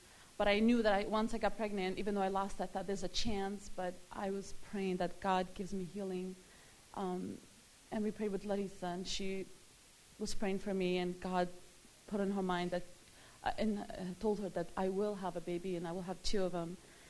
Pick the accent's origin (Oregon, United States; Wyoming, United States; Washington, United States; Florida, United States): Washington, United States; Spokane; I'm from Spokane, Washington.